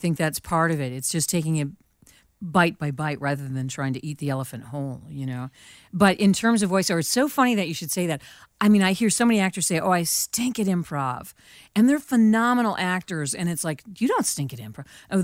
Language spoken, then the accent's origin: English; Detroit, Michigan, United States; But I'm also from Detroit originally.